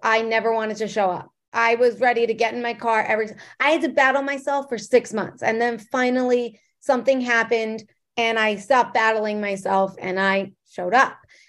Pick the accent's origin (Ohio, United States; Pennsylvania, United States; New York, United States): New York, United States; Long Island; she's from the Bronx and I'm from Long Island